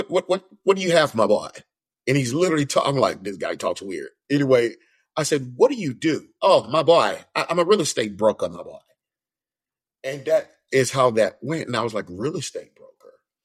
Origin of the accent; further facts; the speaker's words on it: Mobile, Alabama, United States; now in Texas, United States; But from Mobile, Alabama, so I'm a Bama guy, roll tide, that probably burned a lot of ears. But anyway, been in Texas for what now, 25 years.